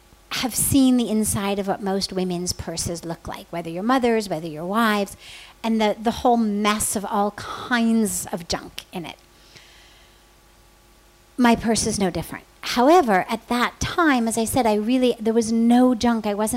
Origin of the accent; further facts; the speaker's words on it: United States; I'm 25, I'm American, I've just come into this world.